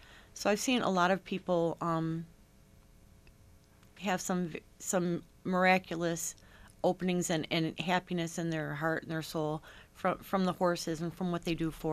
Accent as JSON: {"language": "English", "town": "Rochester", "country": "United States", "tie": "born or raised there", "said": "I grew up in Rochester."}